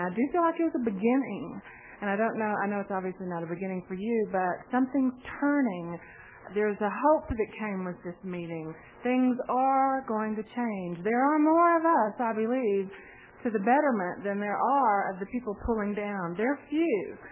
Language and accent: English; Dallas, Texas, United States; from Dallas